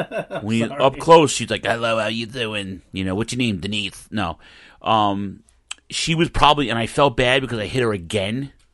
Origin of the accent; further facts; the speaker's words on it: New York, United States; I grew up in Queens, around the Brooklyn border, everybody knows.